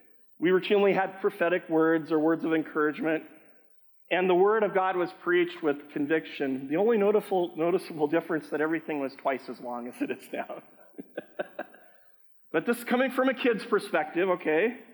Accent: United States; And I'm an American, so it's hard for me to say that.

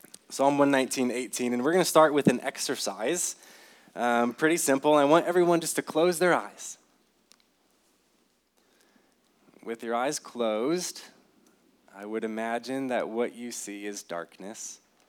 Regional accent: Ohio, United States; also born or lived in Indiana / Michigan; now in Morton, United States; I was born and raised in Ohio, in the top left corner. So if you've ever heard of Toledo, we were about 45 minutes west of there. I grew up in Ohio.

